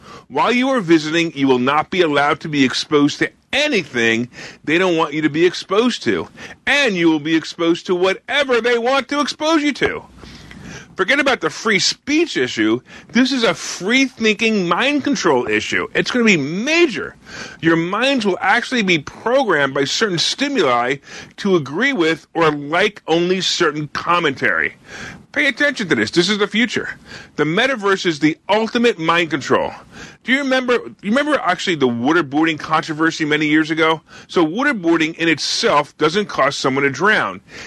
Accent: Ontario, Canada; I'm from Ontario. Ontario, Canada

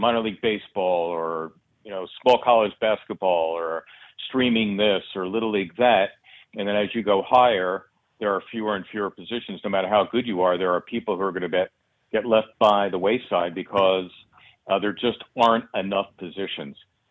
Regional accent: Philadelphia, Pennsylvania, United States; in a modest household in which I grew up in Northeast Philly.

